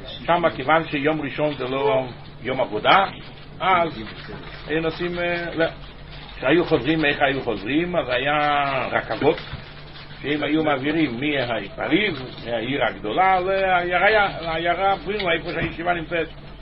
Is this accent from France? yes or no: yes; France; אני בא מצרפת מצרפת אז אני לא יודע איך זה במדינות אחרות